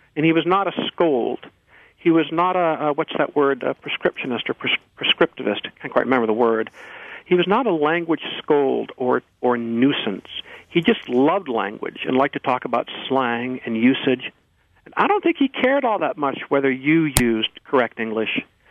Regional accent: Ann Arbor, Michigan, United States; I'm from Ann Arbor, Michigan.

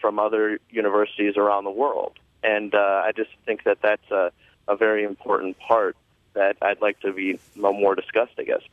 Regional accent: United States; I spent a year in Taiwan, and I think that I prided myself as being an American that can think analytically

